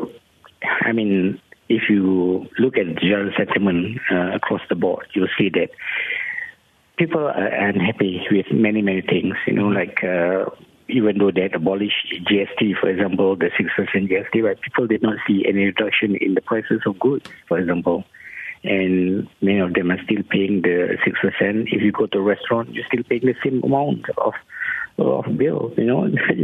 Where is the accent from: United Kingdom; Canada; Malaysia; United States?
Malaysia; Penang; I just arrived in Penang, my hometown of Penang.